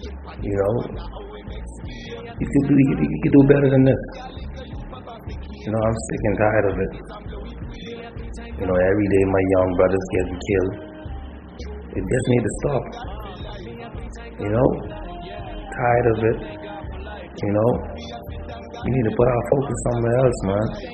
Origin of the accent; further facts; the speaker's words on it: Nassau, New Providence, Bahamas; my hometown in Nassau, Bahamas.